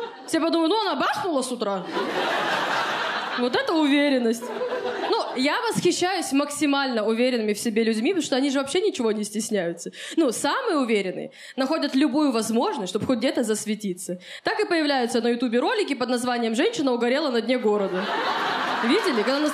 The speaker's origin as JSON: {"language": "Russian", "town": "Khabarovsk", "region": "Khabarovsk Krai", "country": "Russia", "lives_now": "Moscow, Russia", "said": "я из Хабаровска, вот, уже год живу в Москве"}